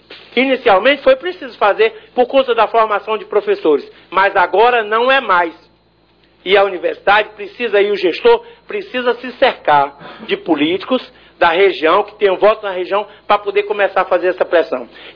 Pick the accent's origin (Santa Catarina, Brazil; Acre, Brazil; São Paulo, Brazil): Acre, Brazil; Sena Madureira; eu sou de Sena Madureira e tenho orgulho de morar lá.